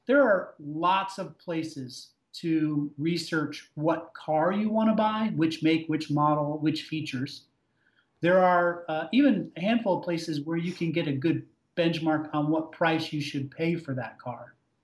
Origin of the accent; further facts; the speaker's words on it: New Jersey, United States; moved away as an adult; I was born and raised in New Jersey. I lived in New Jersey until I was almost 30. And so I've been away from New Jersey for the Northeast now for 20 years.